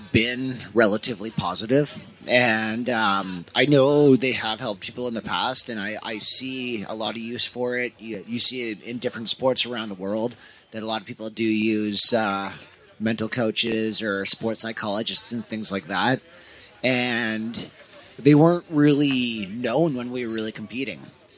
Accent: Vancouver, British Columbia, Canada; It's an original mountain bike film from my hometown in Vancouver, British Columbia.

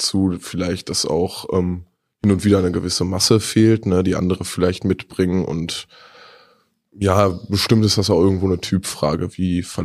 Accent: Dortmund, North Rhine-Westphalia, Germany; Ja, ich komme ja aus Dortmund, das heißt, notwendigerweise hat man mit Fußball angefangen

